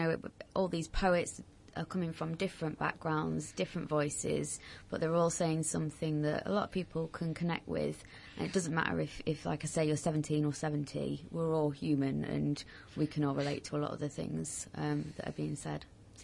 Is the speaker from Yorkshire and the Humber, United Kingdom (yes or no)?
yes; Cleethorpes, Yorkshire and the Humber, United Kingdom; apart from my hometown of Cleethorpes